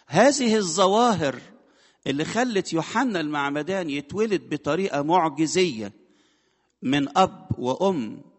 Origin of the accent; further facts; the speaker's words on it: Egypt; فعملوا عندنا في مصر كده حاجة كده